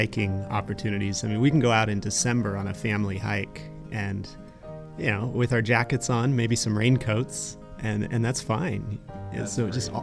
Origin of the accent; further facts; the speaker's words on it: Pacific Northwest, United States; we were there for a few years and decided we loved growing up in the Northwest and decided we wanted to come right back to the Northwest. So we moved back up here just over 2 years ago.